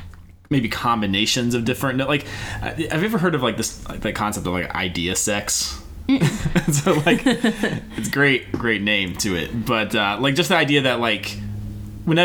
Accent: North Carolina, United States; I went from growing up in North Carolina and went to school out there and then moved straight here from there.

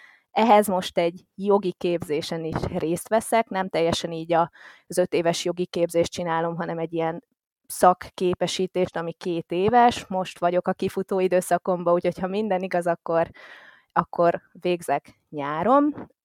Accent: Pécs, Baranya, Hungary; hálás is vagyok, hogy sportközösségben nőttem föl csapat sportban, ezt azért hangsúlyozom, mert akkoriban itt Pécsen

